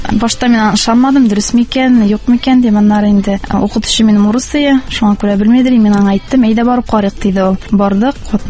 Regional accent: Almetyevsk, Tatarstan, Russia; Әлмәт районы. Мин Әлмәттән үзем туыстым.

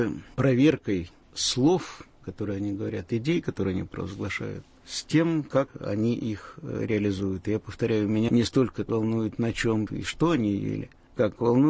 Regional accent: Moscow, Russia; В конце концов, я рос в бараке в Останкино, и это был мой дом. Я его ощущал как дом, хотя это было... Там было 22 барака, студенческое общежитие.

